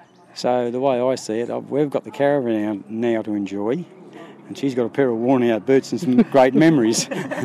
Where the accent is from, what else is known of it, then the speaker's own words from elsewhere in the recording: Evans Head, New South Wales, Australia; from Evans Head. We're travelling from Cairns to Canberra.